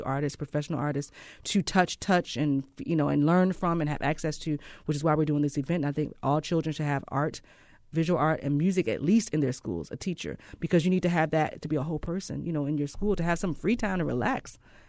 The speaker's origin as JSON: {"language": "English", "town": "Cleveland", "region": "Ohio", "country": "United States", "said": "Okay, so we're from Cleveland."}